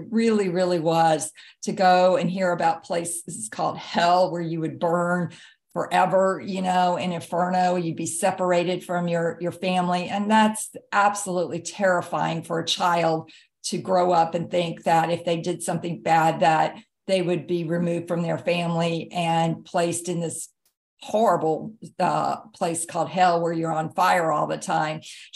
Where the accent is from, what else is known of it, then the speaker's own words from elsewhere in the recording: Jackson, Mississippi, United States; So I grew up in the Bible Belt, Jackson, Mississippi.